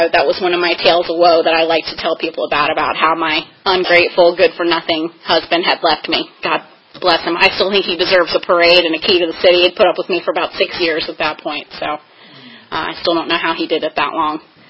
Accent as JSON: {"language": "English", "town": "Virginia Beach", "region": "Virginia", "country": "United States", "tie": "born or raised there", "said": "And I grew up in Virginia. I was born in Northern Virginia, raised in Virginia Beach."}